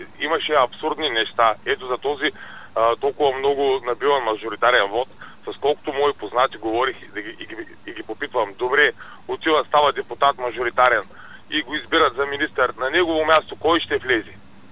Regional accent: Russia; Аз съм от Русия

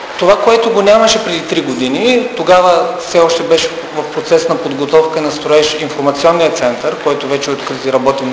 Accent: Varna, Varna Province, Bulgaria; Аз идвам от Варна

